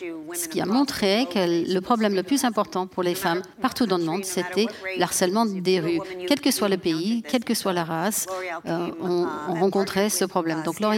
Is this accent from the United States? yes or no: yes; Texas, United States; Et je viens du Texas et ça ne veut pas dire que je ne comprends pas ce qui se passe en Italie